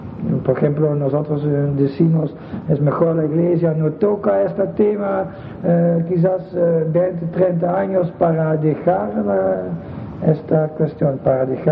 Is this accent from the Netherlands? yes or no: yes; Netherlands; Spanish is a second language; como se pasa en Estados Unidos y en Holanda, en mi país, porque ellos tienen su grupo y todavía no hay condena.